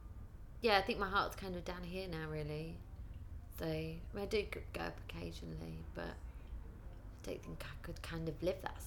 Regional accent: Ilkley, Yorkshire and the Humber, United Kingdom; I grew up in a place called Ilkley, which is a very small town in Yorkshire.

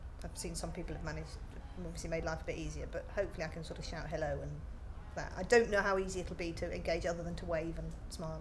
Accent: Guernsey; also born or lived in Midlands; now in United Kingdom; I was brought up in Guernsey in the Channel Islands, so there wasn't much opportunity for hiking there other than just around the cliff paths. But when I moved to the UK and lived in the Midlands

